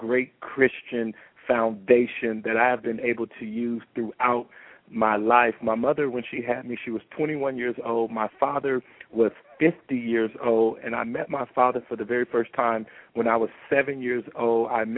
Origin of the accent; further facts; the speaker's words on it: Compton, California, United States; I was born in Compton, California, to a single mother, to an environment. Compton, California, when I was growing up, was dubbed as the worst city to live in America.